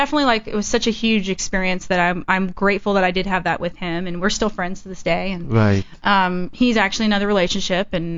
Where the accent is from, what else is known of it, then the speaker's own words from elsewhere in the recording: Bible Belt, United States; I mean, I grew up in the Bible Belt, so you're kind of like drenched